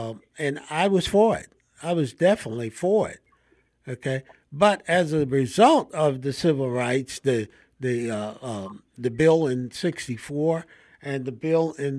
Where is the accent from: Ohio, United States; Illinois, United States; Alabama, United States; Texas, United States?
Alabama, United States; Mobile; I was born here in Mobile, Alabama, and I remember when we couldn't go to the restaurants and sit down, or when we took the Greyhound bus from Mobile to my grandmother and grandfather's place over in Daphne, we had to sit in the back of the bus.